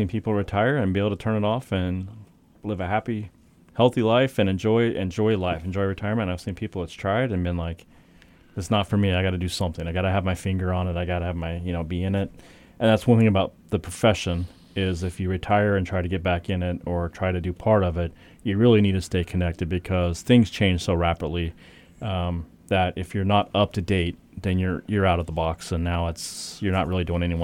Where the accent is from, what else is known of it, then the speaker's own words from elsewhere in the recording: Kentucky, United States; I'm originally from Kentucky, and my retirement plans are to return home.